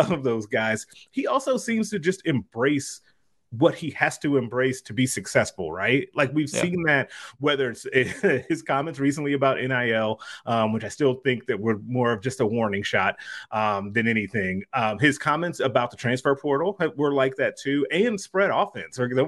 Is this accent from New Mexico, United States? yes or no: no; Illinois, United States; Even growing up in Illinois, they were talked about a ton, but I didn't really care one way or the other.